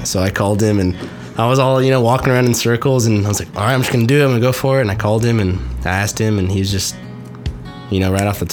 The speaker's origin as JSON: {"language": "English", "town": "Lubbock", "region": "Texas", "country": "United States", "said": "I kind of know Will, like, you know, we're both from Lubbock"}